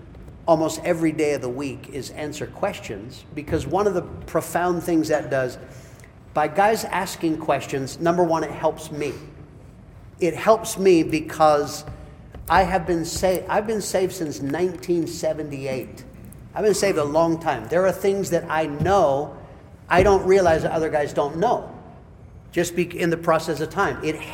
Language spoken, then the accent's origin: English; Prescott, Arizona, United States; Yeah, I got to understand, I was raised in Prescott, Arizona, so, and God told us to go to Africa. Like, how the heck would that ever happen? Little white boy from Prescott, I don't know.